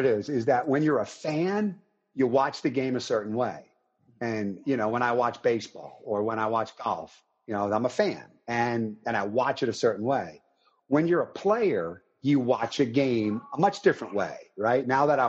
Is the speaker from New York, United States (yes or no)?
yes; New York, United States; You know, I came from Long Island, so Long Island wasn't, you know, wasn't the way it is here.